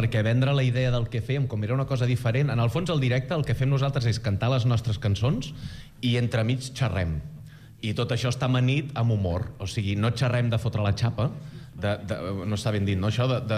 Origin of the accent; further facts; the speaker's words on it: Valls, Catalonia, Spain; perquè jo sóc de Valls